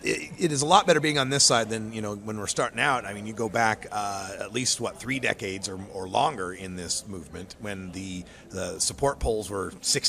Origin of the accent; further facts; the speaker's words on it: Idaho, United States; Growing up in Idaho, there was two strains, got some and don't.